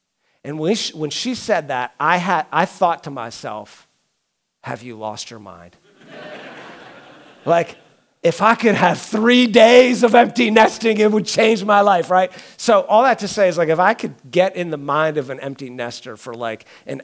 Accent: Pittsburgh, Pennsylvania, United States; So I grew up in Pittsburgh. I'm a diehard Pittsburgh Steelers fan.

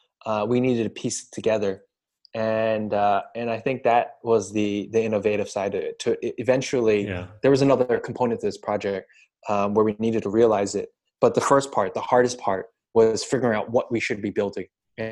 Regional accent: United States; the client just resonates with me because I'm American and I know where they're coming from

